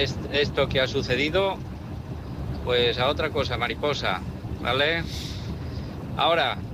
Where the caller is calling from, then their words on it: Valencia, Valencian Community, Spain; de Valencia.